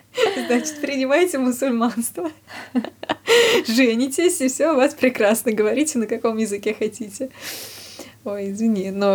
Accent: Tambov, Tambov Oblast, Russia; moved away as an adult; now in Tallinn, Estonia; и вы оттуда приехали сюда, в это болото

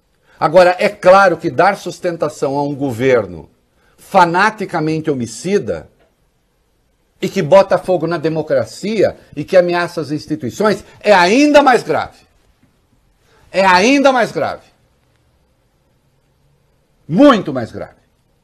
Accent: Bonn, North Rhine-Westphalia, Germany; accent: Bonn; Portuguese is a second language; O olho bem, o meu é de Bonn, tá? Que é a capital da antiga Alemanha Ocidental.

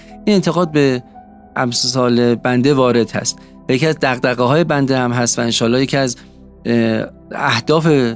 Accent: Iran; خودم خیلی دوست دارم به عنوان یک ایرانی و کسی که عاشق ایران هست به تمام کشورم خدمت کنم

